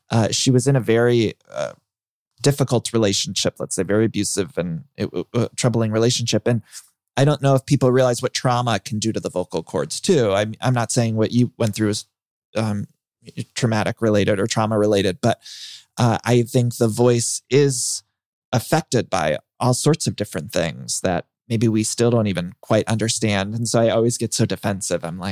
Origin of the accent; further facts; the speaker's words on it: Ohio, United States; Yeah, no, I grew up in Ohio and yeah, you're totally right.